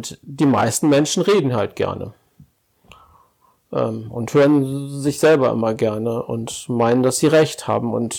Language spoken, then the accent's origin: German; Ennepetal, North Rhine-Westphalia, Germany; aber ich komme aus Oberbauer, auch hochurban, Ennepetal.